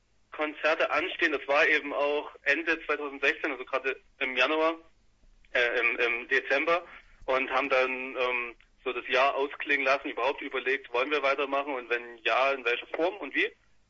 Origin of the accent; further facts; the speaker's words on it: Chemnitz, Saxony, Germany; now in Dresden, Germany; Wir kommen eigentlich ursprünglich aus Chemnitz und schreiben jetzt immer Chemnitz und Dresden, weil ich seit 2-3 Jahren in Dresden wohne. Aber so unser Mittelpunkt ist in Chemnitz.